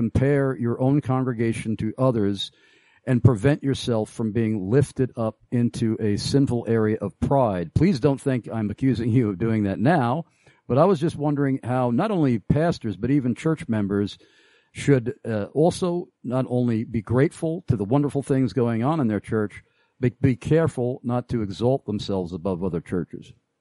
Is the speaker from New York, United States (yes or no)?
yes; New York, United States; I'm a New Yorker by origin, even though I live in Pennsylvania now, and I'm very fussy about Italian food.